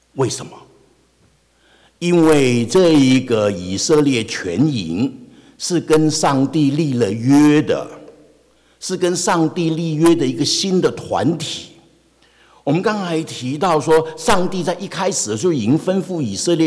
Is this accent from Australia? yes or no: no; China; 我本来以为只有我们中国人才会这样做